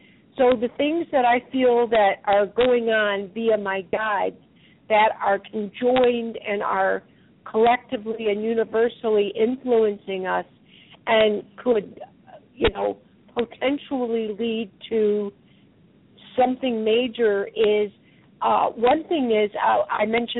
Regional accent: the South, United States; Even though I'm from the South, I haven't got into the moonshine yet or anything.

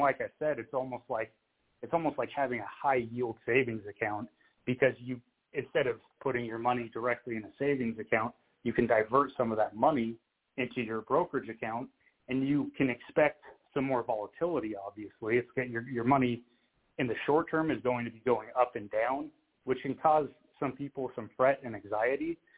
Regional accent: United States; I'm from the United States, so I'm lucky enough to have access to a ton of U.S. ETFs and index funds

